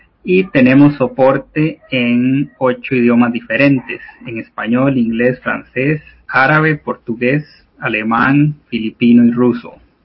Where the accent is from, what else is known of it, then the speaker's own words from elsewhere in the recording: Costa Rica; yo soy de Costa Rica